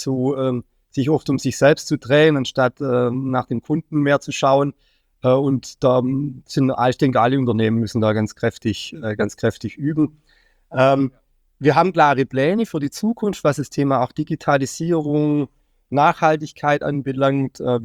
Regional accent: Baden-Württemberg, Germany; Ich komme ursprünglich aus Baden-Württemberg

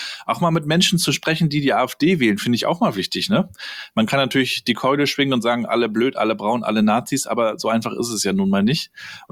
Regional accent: East Germany, Germany; ich bin ja hier in der DDR noch groß geworden in den 80ern, neue Bundesländer dann.

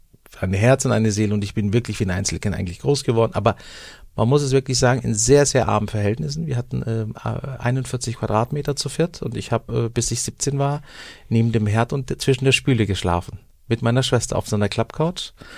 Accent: Baden-Württemberg, Germany; accent: Baden dialect; ich bin aus Süddeutschland, vom Bodensee, ich kann es auch nur schwätzen, das ist ein Kopfproblem. Ja, wir könnten jetzt alles auf Badenzerisch hier runterradeln

